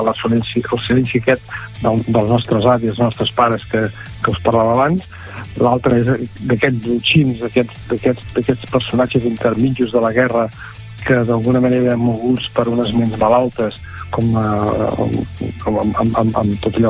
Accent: Calonge, Catalonia, Spain; also born or lived in Palamós; jo sóc fill de Calonge. Vaig néixer al poble de Calonge, vaig viure fins als 10 anys, que després vaig anar a viure a Palamós

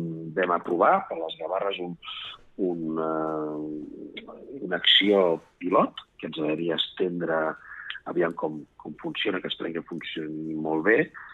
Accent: Catalonia, Spain; jo soc de la Garrotxa

